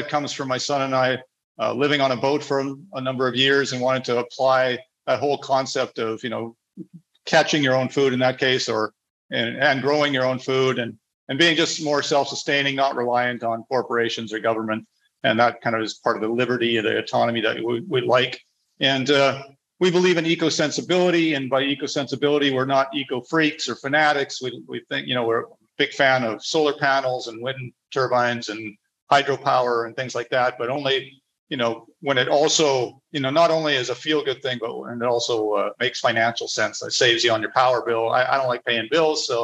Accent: Canada; now in Panama; As Mikkel said, I'm originally from Canada, a Canadian citizen, but I'm a resident of several countries down here in Latin America, and really make my home in a number of the countries here with my wife, Andrea.

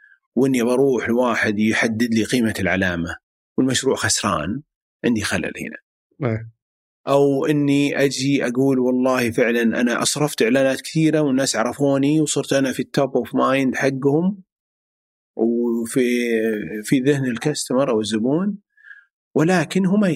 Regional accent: Saudi Arabia; هل تتوقع المشكله الرئيسيه اللي عندنا في السعوديه

